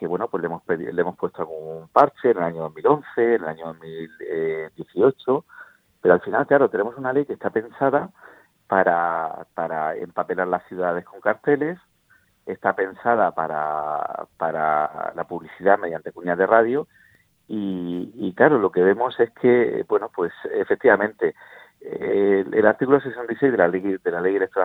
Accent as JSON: {"language": "Spanish", "country": "Spain", "said": "estuve viendo el debate, como muchos españoles"}